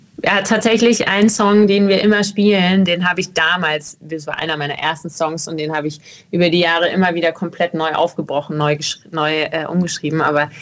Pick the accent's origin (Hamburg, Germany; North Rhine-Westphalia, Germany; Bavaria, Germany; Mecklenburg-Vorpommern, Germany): Bavaria, Germany; Munich; now in Mannheim, Germany; ich war eh schon in Mannheim. Ich bin aus München nach Mannheim gekommen für das Jazzstudium